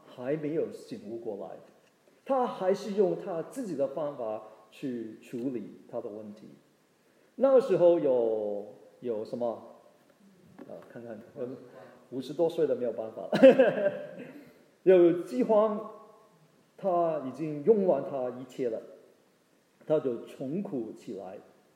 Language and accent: Chinese; China; 我们中国人也是这样，有什么问题去找朋友，找关系，找靠山。